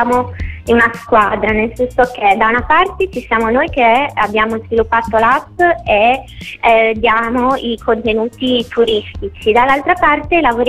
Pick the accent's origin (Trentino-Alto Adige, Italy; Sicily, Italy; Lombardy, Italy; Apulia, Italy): Lombardy, Italy; Milan; noi siamo di Milano, quindi abbiamo iniziato da quello che c'era più vicino